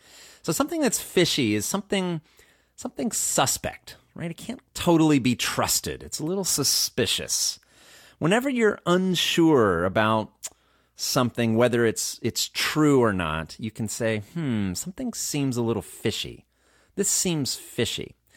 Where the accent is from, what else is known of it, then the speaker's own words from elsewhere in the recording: United States; For example, I'm an American and I live abroad, so I'm interacting with people from many different countries all the time.